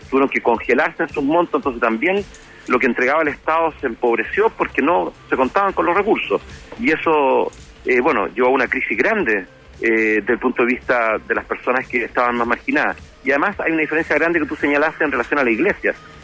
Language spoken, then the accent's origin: Spanish; Chile; nos ha costado mucho como sociedad chilena trabajarlo, porque todavía seguimos mirando en menos a una persona que tiene un apellido mapuche, sí, comparado con yo, que tengo un apellido español